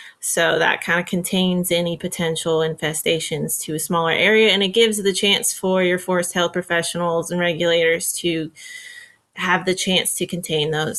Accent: Pennsylvania, United States; I'm from Pennsylvania.

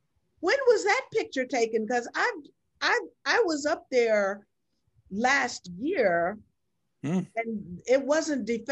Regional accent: Georgia, United States; I want that narrative to become a part of the narrative of my home state of Georgia.

